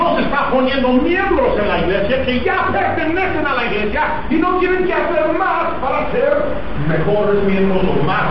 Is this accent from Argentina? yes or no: no; United States; Spanish is a second language; Los gringos estamos hablando español bien y ellos están hablando todo.